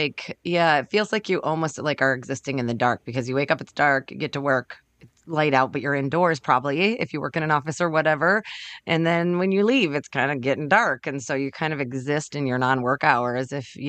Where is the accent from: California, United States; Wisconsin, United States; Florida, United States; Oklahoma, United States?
Wisconsin, United States; growing up in Wisconsin on Halloween meant that you were dealing with snow possibly